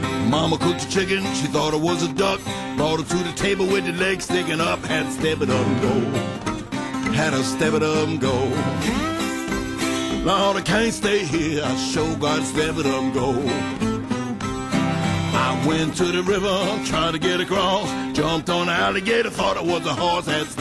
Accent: New York City, New York, United States; I'm from Bronx, New York.

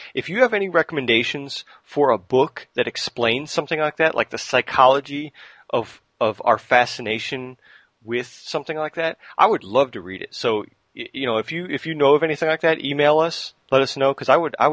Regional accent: United States; I'm speaking as an American here.

